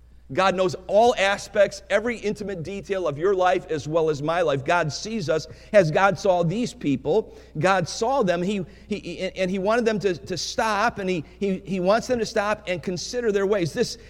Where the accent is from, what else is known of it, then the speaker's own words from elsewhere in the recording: Cleveland, Ohio, United States; You know, as a boy growing up in Cleveland, I would characterize the house or the home in which I was raised as a very disciplined home.